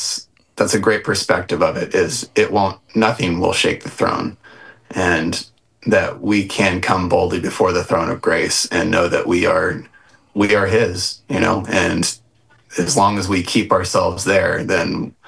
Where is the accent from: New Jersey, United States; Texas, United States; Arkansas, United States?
Arkansas, United States; that's like a neighbor of where I grew up in Arkansas. You know, it felt like home a little bit.